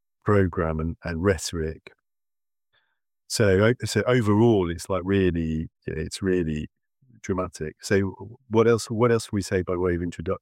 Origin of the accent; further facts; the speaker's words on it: Northwest, United States; I grew up in the Northwest.